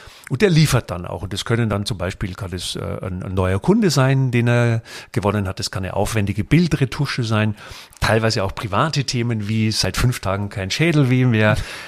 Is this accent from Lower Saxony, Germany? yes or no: no; Bavaria, Germany; ich komme aus dem Bayerischen Wald